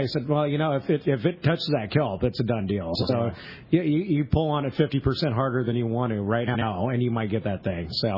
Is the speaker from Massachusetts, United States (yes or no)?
no; Fillmore, California, United States; also born or lived in Ventura; I grew up in Ventura County. I actually was born and raised in Fillmore, which is up by Magic Mountain, Ventura County, and moved to Ventura, I think I was 9